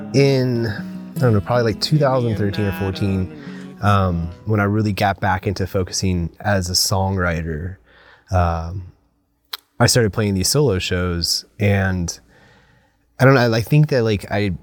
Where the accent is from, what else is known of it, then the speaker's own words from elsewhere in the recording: Marietta, Georgia, United States; I'm from Marietta, Georgia